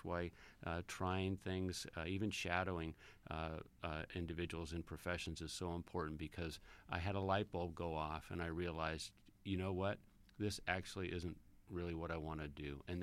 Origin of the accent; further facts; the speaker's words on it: Alhambra, California, United States; Born and raised in Alhambra, California, which is one of the many, many cities in the L.A. area. It's just a couple cities to the east of Los Angeles, very close to the city of East Los Angeles, actually.